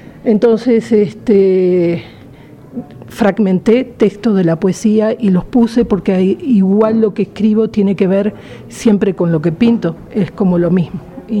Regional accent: Uruguay; vengo de Uruguay

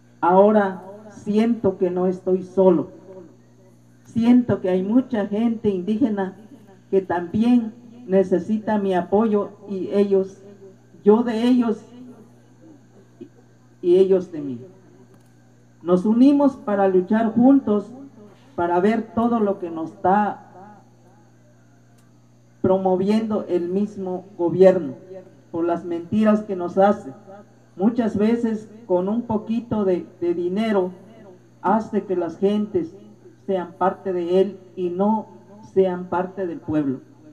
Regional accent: Oaxaca, Mexico; Yo vengo de Oaxaca, de la Sierra Chontal. Allá en mi rumbo, en mi región

